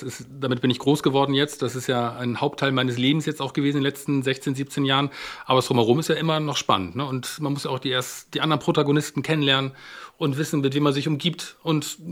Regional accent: Hamburg, Germany; born there; Ja, ich bin gebürtiger Hamburger.

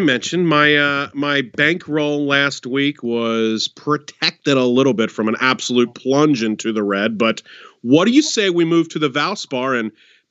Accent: Midwest, United States; But then again, I grew up in the Midwest.

